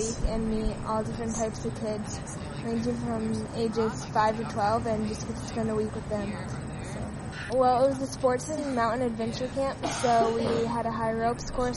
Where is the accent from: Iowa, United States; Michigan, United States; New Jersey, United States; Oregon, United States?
Iowa, United States; Polk City; I'm from Polk City, Iowa, and I worked at a summer camp in Estes Park, Colorado.